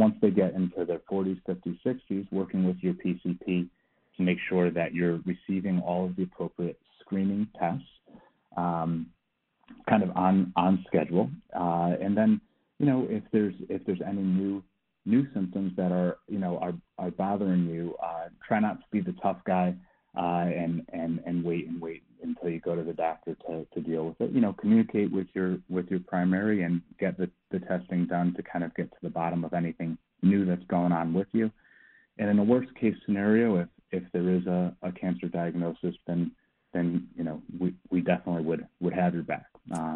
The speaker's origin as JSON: {"language": "English", "region": "Connecticut", "country": "United States", "said": "So first off, I'm from Connecticut originally."}